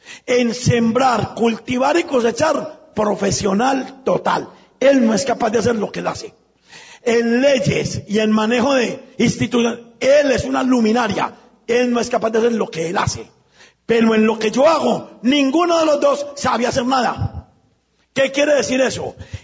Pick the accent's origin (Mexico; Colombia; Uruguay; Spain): Colombia; Me paro yo aquí, que vengo desde Colombia, a dar una gran conferencia.